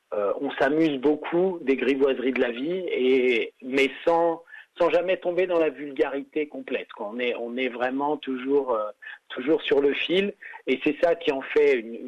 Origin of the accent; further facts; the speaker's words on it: France; moved away; je suis parti de France il y a un certain temps